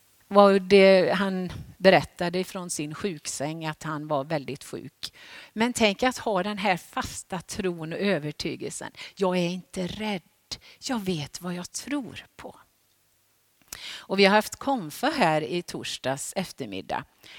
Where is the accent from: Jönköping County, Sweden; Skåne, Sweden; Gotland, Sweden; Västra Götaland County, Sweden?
Västra Götaland County, Sweden; Sollebrunn; Och jag kan än komma ihåg någon gång för väldigt många år sedan i Sollebrunn där jag växte upp.